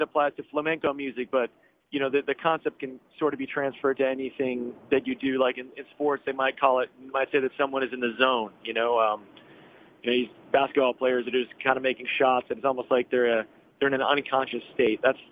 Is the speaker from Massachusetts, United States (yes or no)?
yes; Massachusetts, United States; now in Austin, United States; Yeah, I grew up in outside of Boston, up in the Northeast, so I am a total transplant.